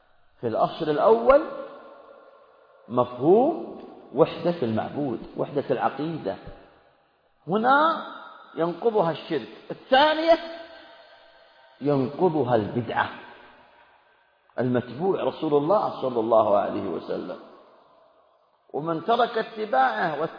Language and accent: Arabic; Saudi Arabia; نعم، نحن من المملكة العربية السعودية، نحن سعوديون، انتماؤنا لهذا الوطن.